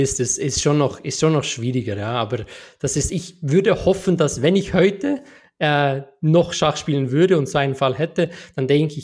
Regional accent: Switzerland

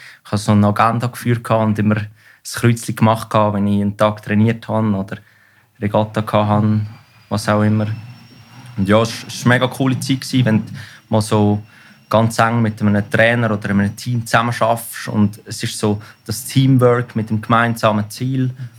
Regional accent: Meggen, Lucerne, Switzerland; Ich bin in Meggen in Luzern am schönen Vierwaldstättersee aufgewachsen.

